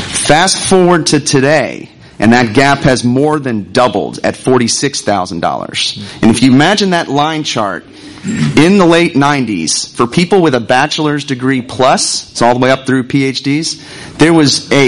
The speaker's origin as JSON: {"language": "English", "region": "North Carolina", "country": "United States", "moved": "yes", "said": "I'm from North Carolina. I moved here in 2002."}